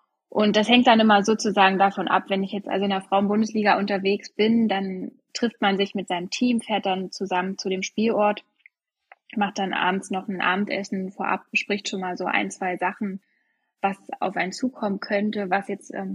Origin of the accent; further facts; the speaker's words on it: Saxony-Anhalt, Germany; ich komme aus Rieder im wunderschönen Harz.